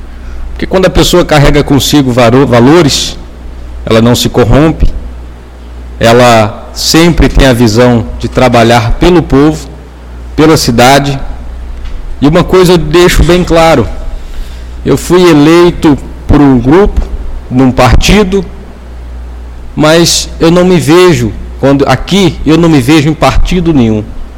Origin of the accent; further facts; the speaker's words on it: Nova Santa Helena, Mato Grosso, Brazil; Já eu me considero filho deste lugar, porque foi aqui onde eu nasci, me criei e não tenho pretensão de ir embora, não. Eu sinto que a minha missão é aqui em Nova Santa Helena e é aqui que eu quero ficar pelo resto da minha vida